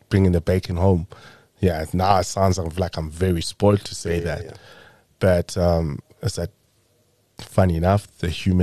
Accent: Zwelitsha, Eastern Cape, South Africa; I mean, I'm from the Eastern Cape, Izwelitsha.

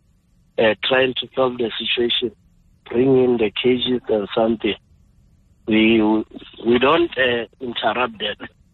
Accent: Mpumalanga, South Africa; I'm from …. I'm coming from Mpumalanga.

